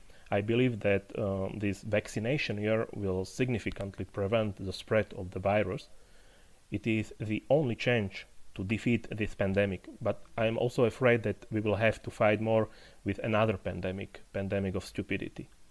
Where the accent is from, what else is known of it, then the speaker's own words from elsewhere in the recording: Poprad, Prešov Region, Slovakia; staying in Slovakia, now in my hometown of Poprad, below the High Tatras, with my family and my puppy.